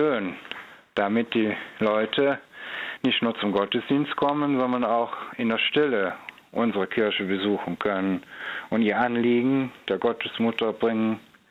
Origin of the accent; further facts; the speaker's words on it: Kohlscheid, North Rhine-Westphalia, Germany; Ja, ich bin hier in Kohlscheid groß geworden. Ich wohne jetzt zwar natürlich jetzt nicht mehr seit 5 Jahren hier in Kohlscheid, aber ich bin bis zu dem heutigen Tag meiner Heimatgemeinde treu geblieben